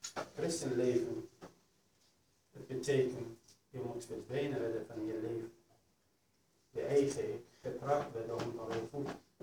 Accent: Netherlands; Ik zie om mij heen, als een Nederlanders, broeder in de Heer, zie ik heel veel laafheid in Europa. En ook in Nederland, door luxe leven.

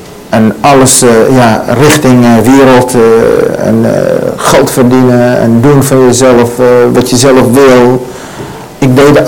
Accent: Iraq; moved away; Ik ben geboren in Irak, geboren als moslim, opgevoed ook als moslim. Ik heb een hele mijn leven daar in Irak proberen God te volgen

